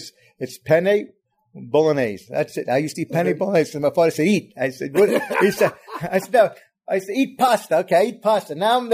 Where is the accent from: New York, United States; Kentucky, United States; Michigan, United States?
New York, United States; Bronx; also born or lived in Manhattan; When we grew up, I grew up in Manhattan. I was born on Baxter Street, but at 5 years old, we moved up to the Bronx.